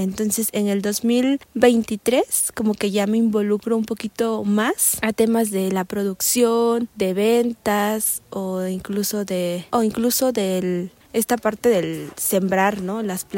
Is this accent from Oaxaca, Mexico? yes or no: yes; San Miguel Xochixtepec, Oaxaca, Mexico; Yo soy originaria de la Sierra Sur del estado de Oaxaca, de una comunidad llamada San Miguel Xochixtepec.